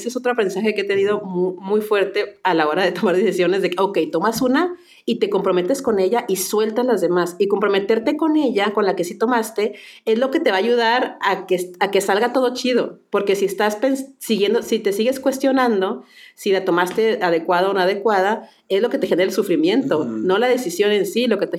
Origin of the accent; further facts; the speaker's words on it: Mexicali, Baja California, Mexico; now in Monterrey, Mexico; cuando me mudé de mi casa donde crecí en Mexicali para irme a Monterrey a estudiar